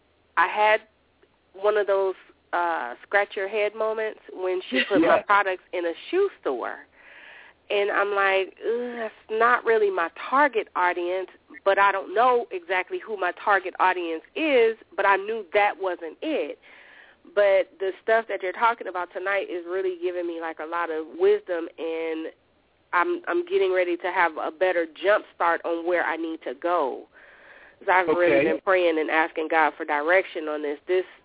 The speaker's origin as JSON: {"language": "English", "town": "Brunswick", "region": "Georgia", "country": "United States", "said": "I'm from Brunswick, Georgia."}